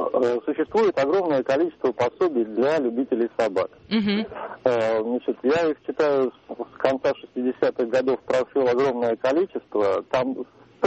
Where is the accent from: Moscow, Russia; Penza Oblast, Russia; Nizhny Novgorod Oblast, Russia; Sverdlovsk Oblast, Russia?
Moscow, Russia; я из Москвы.